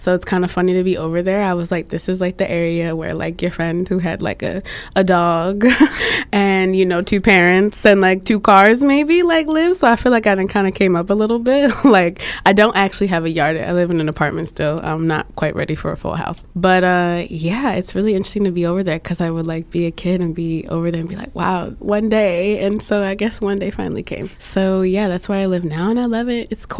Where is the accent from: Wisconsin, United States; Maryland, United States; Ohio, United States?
Maryland, United States; Baltimore; I would say I'm from Over West, as we tend to say. I have spent a lot of my time since moving back in the neighborhood I was born in the Reservoir Hill neighborhood.